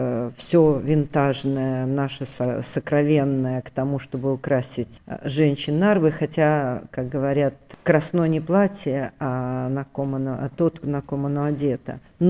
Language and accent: Russian; Ural, Russia; а так как я девушка с Урала, то я не терплю каких-то проблем